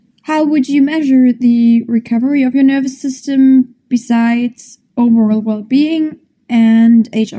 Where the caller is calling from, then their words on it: Germany; I'm from Germany.